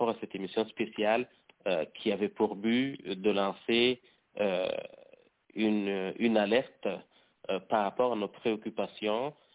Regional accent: Rwanda; parce que nous sommes tous des Rwandais, nous sommes des citoyens et citoyennes rwandaises, le pays est à nous, le Rwanda c'est notre pays

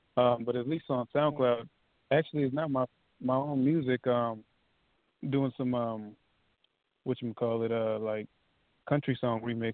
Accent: Des Moines, Iowa, United States; also born or lived in Michigan; I'm from Des Moines, Iowa. Born in Michigan, but I've been in Des Moines for a while, so I just say I'm from Des Moines, Iowa.

